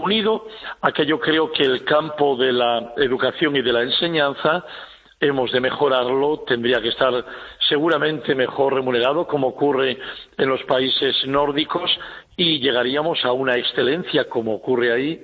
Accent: Spain; Sinceramente, como español, yo creo que no es aceptable la situación que tenemos

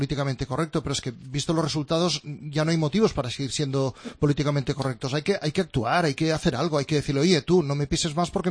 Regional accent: Catalonia, Spain; que soy catalán, que he nacido aquí

